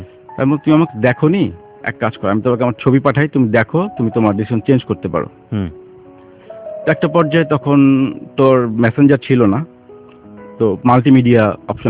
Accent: Dhaka, Dhaka Division, Bangladesh; আমার জন্ম ঢাকাতেই, বাবা গভর্নমেন্ট জব করতেন, সেই হিসেবে মতিঝিল এজিবি কলোনিতে বড় হয়ে ওঠা। পড়াশোনা করেছি মতিঝিল মডেল হাই স্কুল।

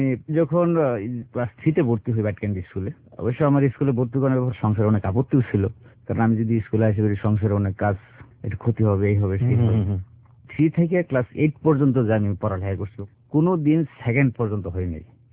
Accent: Bangladesh; যদি সারা বাংলাদেশের অবহেলিত গ্রামের কোনো লিস্ট করা হয়, আমার গ্রামটা থাকবে সবার উপরে।

